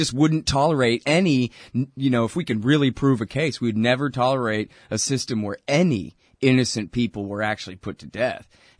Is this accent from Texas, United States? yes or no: yes; Austin, Texas, United States; I'm from Texas. I'm from Austin, but I'm also from Texas.